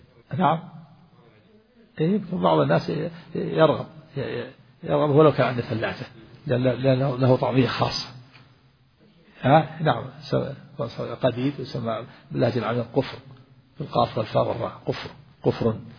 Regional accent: Najd, Saudi Arabia; وكان هذا إلى عهد قريب عندنا في نجد هنا يملحون. كنت وأنا صغير

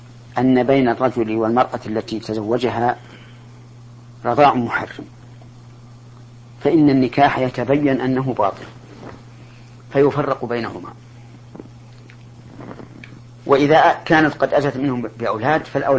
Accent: Saudi Arabia; لكن عندنا في السعودية جاء جزاهم الله خيرا

